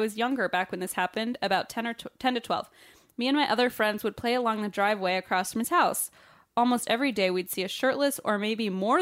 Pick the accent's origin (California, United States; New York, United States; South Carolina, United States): California, United States; Lomita; I was born and raised in Lomita, California, and I've been here all my life. It's a very small, quiet town, and nothing big really happens here except this.